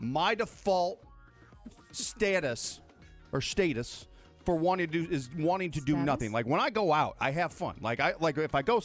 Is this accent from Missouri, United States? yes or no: yes; St. Louis, Missouri, United States; I'm from St. Louis, and there's a place called Emo's Pizza in St. Louis